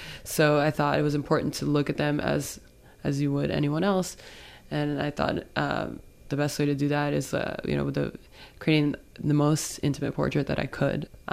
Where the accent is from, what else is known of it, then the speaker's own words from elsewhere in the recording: Davie, Florida, United States; I grew up in Davie. Okay. Davie, Florida, another old town place. That was the Everglades.